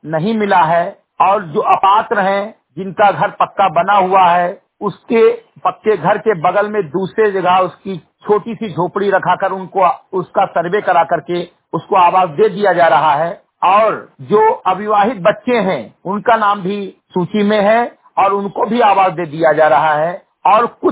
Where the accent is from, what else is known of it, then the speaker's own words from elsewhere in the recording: Uttar Pradesh, India; ग्राम और पोस्ट समरीगढ़ ही विकासखंड मेनपुरवा जनपद बहराइच का मूल निवासी हूं